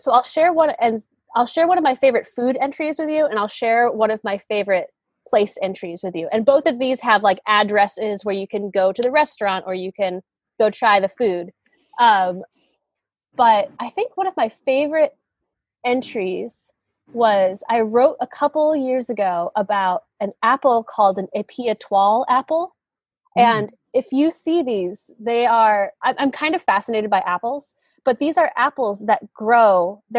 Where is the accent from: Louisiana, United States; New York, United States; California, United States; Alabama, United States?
California, United States; I'm from the California Bay Area.